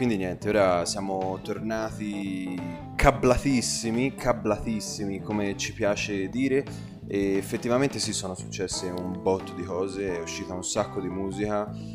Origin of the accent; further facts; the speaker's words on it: Tuscany, Italy; perché siamo toscani, no?